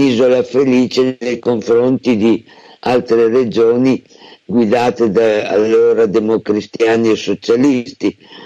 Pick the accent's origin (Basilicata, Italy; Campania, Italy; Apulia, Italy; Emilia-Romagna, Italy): Emilia-Romagna, Italy; Bologna; vengo da Bologna, quindi li ho visti in ogni loro performance politica